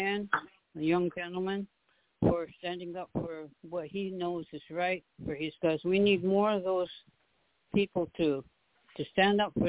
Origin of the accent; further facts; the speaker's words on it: Canada; I'm from the Haudenosaunee Nation, the Longhouse people of the Six Nations.